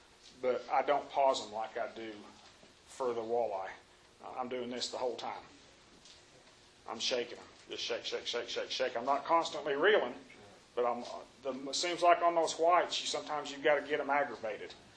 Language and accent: English; Oklahoma, United States; I grew up in Oklahoma, caught white bass when I was a kid.